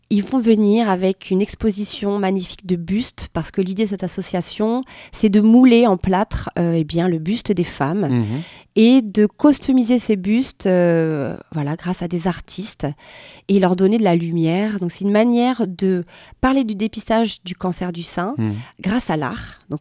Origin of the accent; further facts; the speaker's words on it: France; c'est une chance de pouvoir être vacciné ici chez nous en France